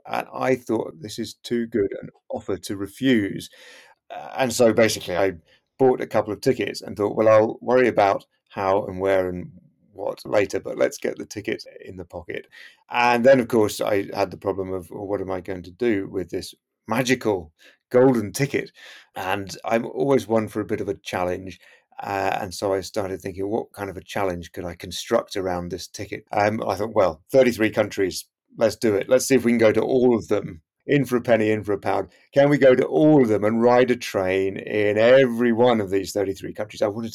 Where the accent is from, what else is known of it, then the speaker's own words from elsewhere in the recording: East of England, United Kingdom; where I grew up in Hertfordshire, so where my parents still live, they live kind of sandwiched halfway between Luton Airport and Stansted Airport.